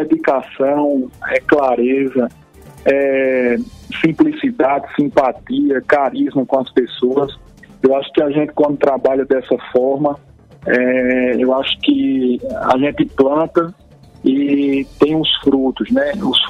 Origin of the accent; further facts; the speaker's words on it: São José de Sabugi, Paraíba, Brazil; E nós que somos aqui de São José de Sabugi